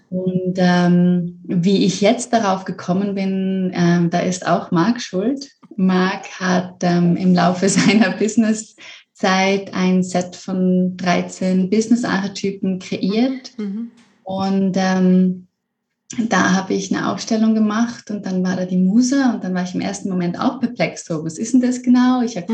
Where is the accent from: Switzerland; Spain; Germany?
Switzerland; ich komme aus der Schweiz ursprünglich